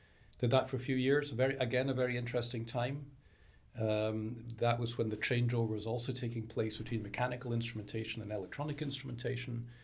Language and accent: English; Scotland, United Kingdom; I'm originally from Scotland.